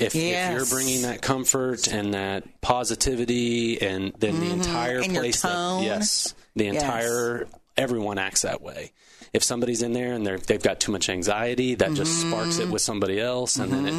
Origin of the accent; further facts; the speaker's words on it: Tulsa, Oklahoma, United States; That was a part of us moving back to Oklahoma, was that she could stay home, that we have family here